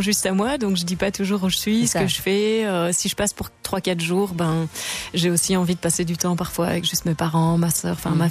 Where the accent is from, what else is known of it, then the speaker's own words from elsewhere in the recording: Dinant, Wallonia, Belgium; Oui, je suis belge.